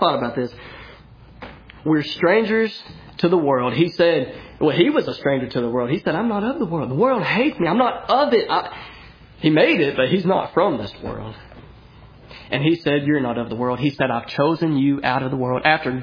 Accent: Danville, Kentucky, United States; I'm from Danville, Kentucky, tiny little town. Most people don't know what it is.

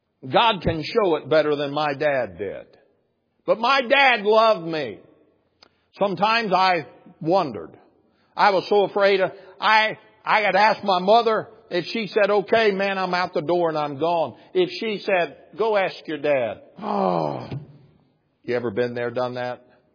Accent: Brinkley, Arkansas, United States; my dad and grandfather drove me to the bus station, which was 20 miles from my hometown in Brinkley, Arkansas.

